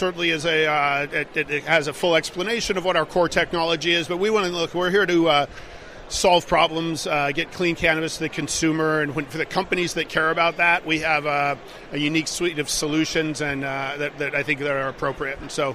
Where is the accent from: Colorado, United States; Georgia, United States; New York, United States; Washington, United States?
Colorado, United States; Fort Collins; growing up in Colorado in the 80s, I'm 55 now. I grew up in Fort Collins, Colorado.